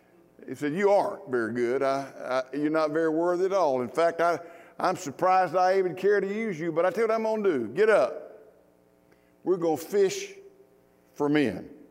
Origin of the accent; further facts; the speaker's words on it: Mississippi, United States; I was raised in the South, in Mississippi, where we raised a bunch of good old boys.